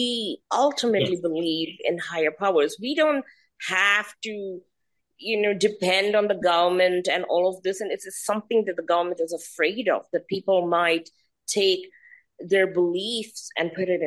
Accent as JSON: {"language": "English", "country": "India", "said": "And as an Indian, the reason I'm bringing all of this"}